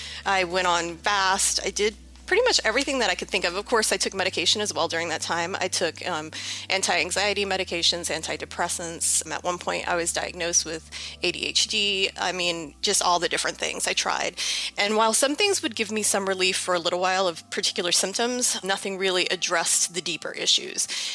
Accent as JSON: {"language": "English", "town": "New Orleans", "region": "Louisiana", "country": "United States", "said": "I'm from New Orleans, Louisiana."}